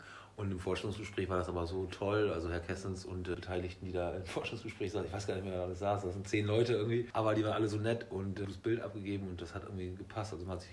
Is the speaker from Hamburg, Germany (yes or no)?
no; Damme, Lower Saxony, Germany; also born or lived in Berlin; now in Neunkirchen, Germany; ich komme aus Damme, bin dann nach Berlin gegangen zum Studieren und wir sind jetzt mit meiner Familie wieder hergekommen in die Region, nach Neunkirchen gezogen.